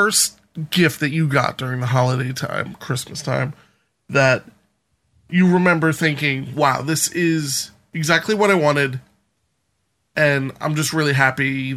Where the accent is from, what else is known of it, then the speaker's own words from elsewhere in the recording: Prince Edward Island, Canada; yeah, I grew up in Prince Edward Island.